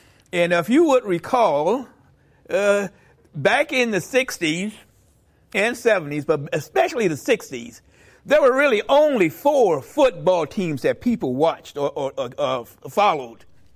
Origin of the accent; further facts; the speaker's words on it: Florida, United States; I grew up in South Florida, right?